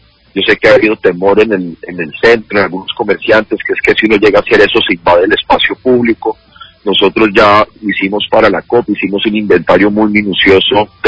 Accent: Cali, Valle del Cauca, Colombia; lo digo como alcalde, pero como caleño, es un gran honor para nosotros que el mundo se esté convocando en Cali

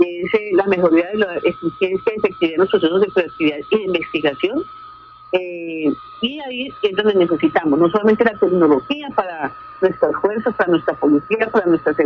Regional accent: Cali, Valle del Cauca, Colombia

